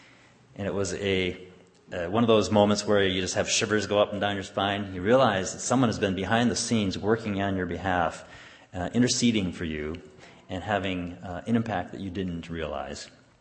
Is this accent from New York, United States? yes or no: no; Flint, Michigan, United States; as we came back to our home church where I grew up in Flint